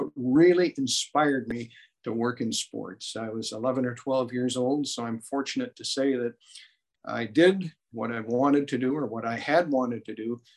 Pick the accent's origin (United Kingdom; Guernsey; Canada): Canada; Winnipeg, Manitoba; born there; also born or lived in Invermere, Canada / New Haven, United States; When I was in grade 6 and 7, it was in New Haven, Connecticut. I was born in Winnipeg.